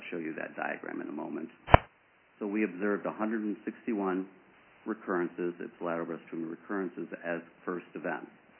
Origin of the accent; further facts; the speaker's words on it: Midwest, United States; I'm from the Midwest.